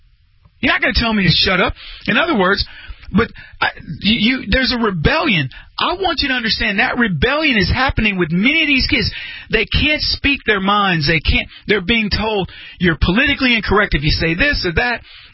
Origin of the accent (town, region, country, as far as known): Brady, Texas, United States; born or raised there